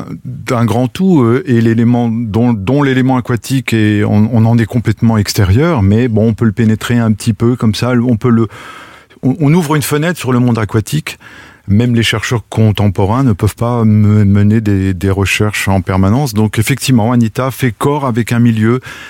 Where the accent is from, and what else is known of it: France